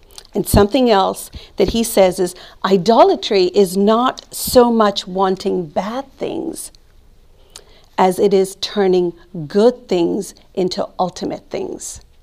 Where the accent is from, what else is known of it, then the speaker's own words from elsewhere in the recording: India; So I grew up, if you can't tell, I grew up in India. I'm Indian.